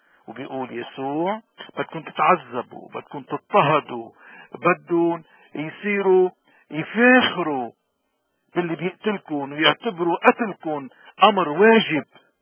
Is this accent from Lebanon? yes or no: yes; Lebanon; كلبنانيين نحن اليوم بلدنا عم بمر بظروف كتير صعبة.